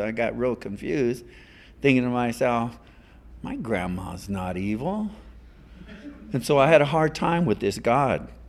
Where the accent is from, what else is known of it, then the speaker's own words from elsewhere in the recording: United States; because, you know, I'm an Indian, and I'm not going to complain about historical trauma and stuff.